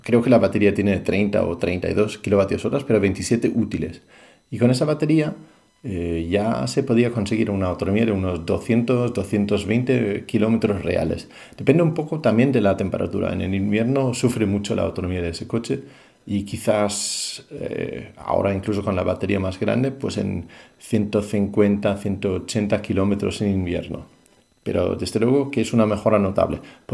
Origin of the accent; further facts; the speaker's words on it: Denmark; now in Madrid, Spain; vivo en Madrid, soy originalmente de Dinamarca.